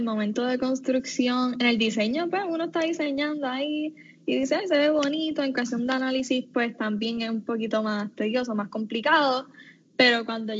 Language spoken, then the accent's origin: Spanish; Puerto Rico; lo que nosotros quisimos plantear como puertorriqueños